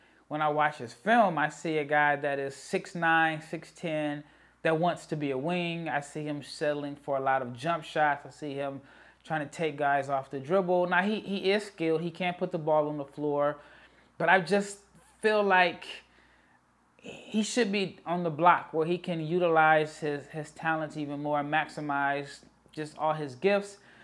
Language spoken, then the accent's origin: English; Nebraska, United States; I used to be big into football, but Nebraska, I'm from Nebraska. Nebraska football hasn't been good.